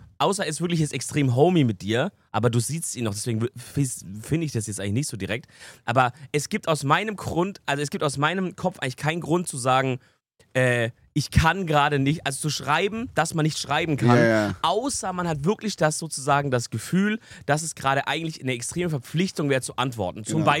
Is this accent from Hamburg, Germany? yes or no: no; North Rhine-Westphalia, Germany; Und wir kommen ja aus NRW, deswegen dürfen wir auch Alte sagen.